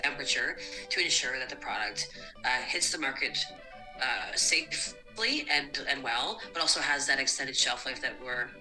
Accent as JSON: {"language": "English", "region": "Prince Edward Island", "country": "Canada", "tie": "born or raised there", "said": "I grew up in Prince Edward Island, right? So my family's from Ontario, but I'm from PEI."}